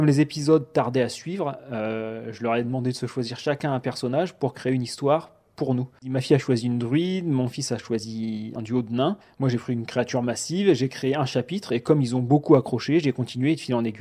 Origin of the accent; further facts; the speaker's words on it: La Croix-Saint-Ouen, Hauts-de-France, France; born there; Oui, je suis né à la Croix-Saint-Ouen et j'y vis toujours.